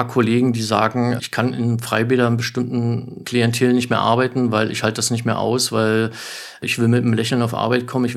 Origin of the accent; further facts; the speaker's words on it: Berlin, Germany; Ich komme aus Berlin, bin von Beruf Schwimmmeistergehilfe, mache das jetzt mittlerweile seit 29 Jahren